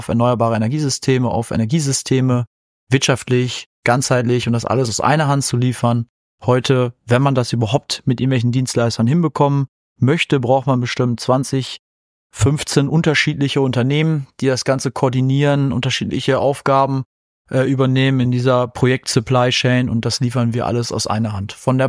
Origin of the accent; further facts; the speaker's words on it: Lingen, Lower Saxony, Germany; Ich komme eigentlich aus Lingen tatsächlich.